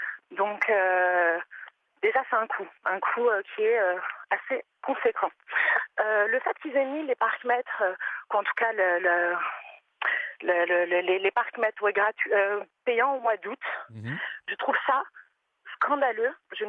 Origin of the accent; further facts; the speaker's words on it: Paris, Île-de-France, France; Moi, je suis parisienne.